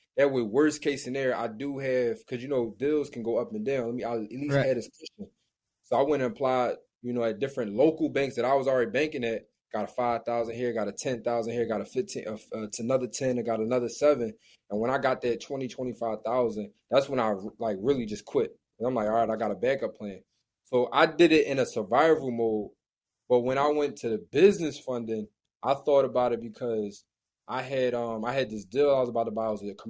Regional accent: Philadelphia, Pennsylvania, United States; Kenny's from Chicago, Ramel's from New York, I'm from Philly

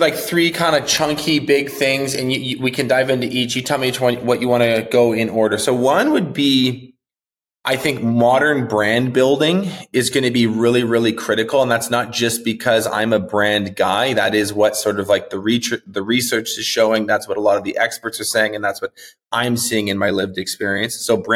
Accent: Canada; Yeah, I'm Canadian, proud of it. Although I've been told I'm the most American Canadian many people have ever

